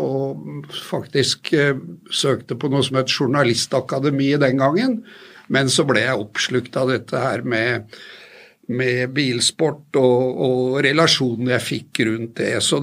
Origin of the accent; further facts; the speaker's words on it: Oslo, Norway; Jeg født og oppvokst på Tøyen, gikk på Tøyenskole og på Valp på gymnasiet